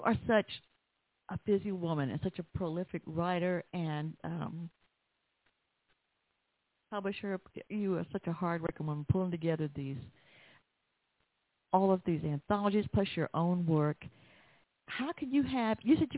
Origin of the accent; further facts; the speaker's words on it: Atlanta, Georgia, United States; Well, yeah, like I said, growing up in Southeast Atlanta, like, great.